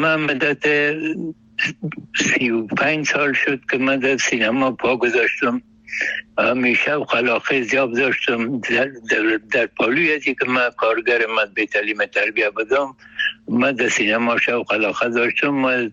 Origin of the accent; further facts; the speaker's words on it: Kabul, Afghanistan; در شهر خرابات، در شهر کونی کابل ولایتم هست